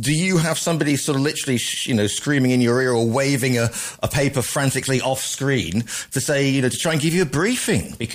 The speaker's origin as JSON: {"language": "English", "country": "United Kingdom", "said": "because we're British and we like to have certain things."}